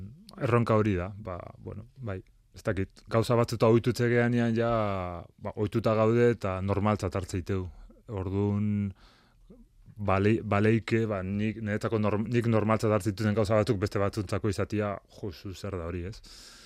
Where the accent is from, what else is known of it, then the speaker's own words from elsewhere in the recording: Zumaia, Basque Country, Spain; Nik esango nuke nomada naizela. Zumaian jaiotakoa, Zumaian ezitakoa, eta ondo ezitakoa, gustoa, baina, bueno, bai, ezin geldik egon.